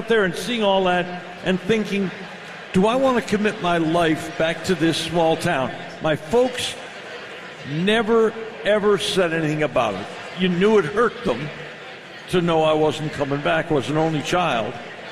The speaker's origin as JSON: {"language": "English", "town": "Dunkirk", "region": "New York", "country": "United States", "tie": "born or raised there", "said": "Our town, the small town I grew up in New York, Dunkirk, was a different ethnic situation."}